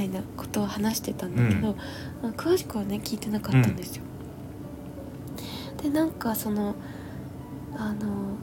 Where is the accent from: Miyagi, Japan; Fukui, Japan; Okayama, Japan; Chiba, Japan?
Miyagi, Japan; その私はね、その宮城出身で、